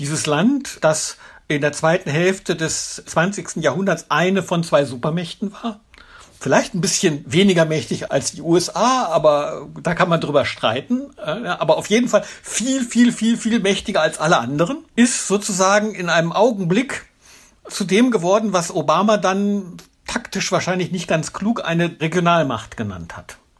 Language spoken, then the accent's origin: German; Germany; Da brauche ich gar nicht so weit zurückzugehen, zu sagen, wir haben eine Verantwortung als Deutsche, eine besondere.